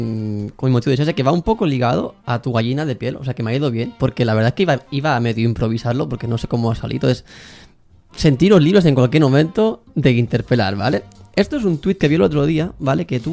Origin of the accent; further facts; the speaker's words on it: Catalonia, Spain; O sea, yo soy catalán, hablo catalán